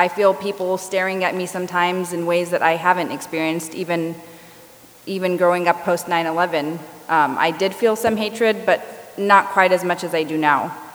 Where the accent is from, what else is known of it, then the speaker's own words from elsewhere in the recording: United States; I grew up in the United States.